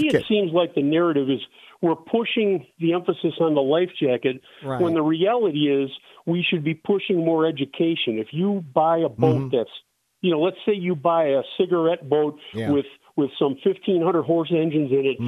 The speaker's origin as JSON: {"language": "English", "region": "Illinois", "country": "United States", "said": "I'm from Illinois and Lake Michigan and Lake Superior."}